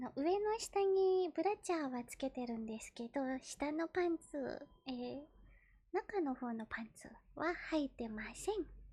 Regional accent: Kanagawa, Japan; 出身地は神奈川です。年齢は24歳で、

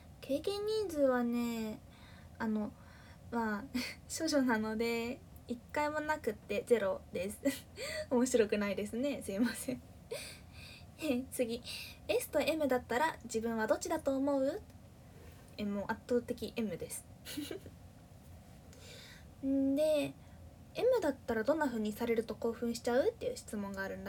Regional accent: Fukuoka, Japan; 私自身出身が福岡、もう福岡って言っちゃったな九州済みとしか明かしてないのに、まあでも方言聞いてたらわかるかな。まあ、私自身が福岡なんやけど、福岡弁別にそんなになんか好きってわけじゃなくて、

